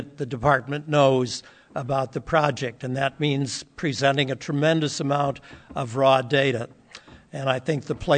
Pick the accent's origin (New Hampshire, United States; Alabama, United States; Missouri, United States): New Hampshire, United States; Wonalancet; I'm from Wanalancet.